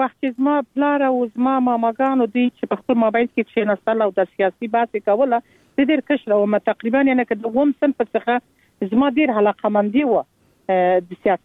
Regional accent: Kandahar, Afghanistan; born there; موږ خپل چې په کندهار کې پیدا سولو او زما اولادونه په کندهار کې پیدا سو

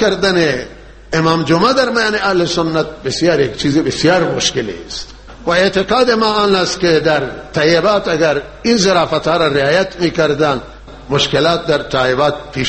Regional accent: Iran; ما ایرانی هستیم و وارث این وطنیم، وطن مال ماست، وطن مال شیعه و سنیه.

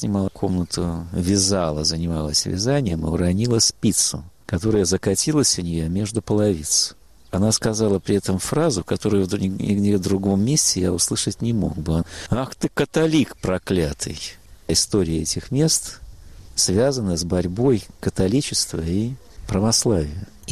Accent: Saint Petersburg, Russia; Хотя жена у меня из Москвы, а сам я из Питера. Я как-то ощущаю себя все-таки петербургским человеком, живущим в деревне.

